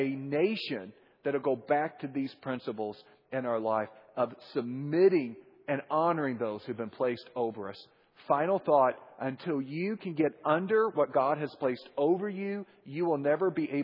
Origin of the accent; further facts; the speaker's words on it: Missouri, United States; My mother is visiting here. We're from Missouri in the Midwest.